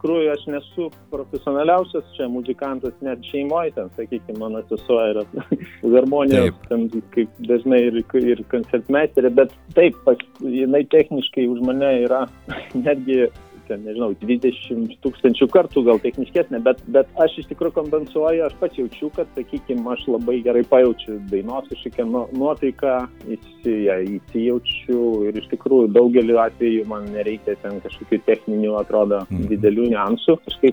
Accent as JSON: {"language": "Lithuanian", "region": "Dzūkija", "country": "Lithuania", "said": "mes esam Dzūkai, girų karaliai"}